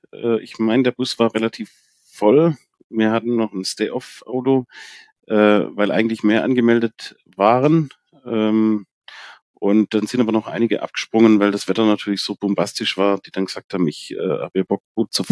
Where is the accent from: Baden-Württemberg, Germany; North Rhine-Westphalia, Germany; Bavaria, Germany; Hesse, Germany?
Baden-Württemberg, Germany; Und dann als Schwabe fragt man natürlich erstmal